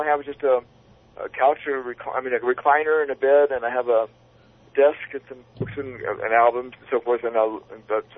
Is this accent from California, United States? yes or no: yes; California, United States; born there; I was born in the San Joaquin, so I'm kind of used to it.